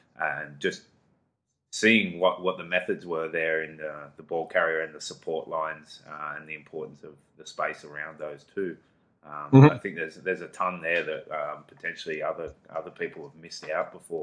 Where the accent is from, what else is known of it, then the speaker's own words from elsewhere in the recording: Australia; Like, I growing up in Australia